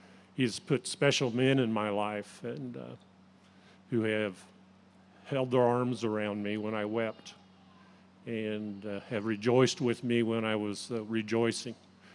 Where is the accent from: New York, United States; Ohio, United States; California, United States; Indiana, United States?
Indiana, United States; I was born and raised in Indiana. I've never lived anywhere else